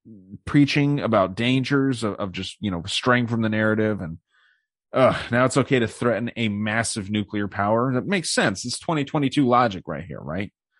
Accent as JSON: {"language": "English", "region": "Arizona", "country": "United States", "tie": "born or raised there", "said": "Gabby Gifford, shot in my hometown here. Her husband is now my senator, one of my senators. Kyrsten Sinema, the hot lesbian yoga lady, is the other one."}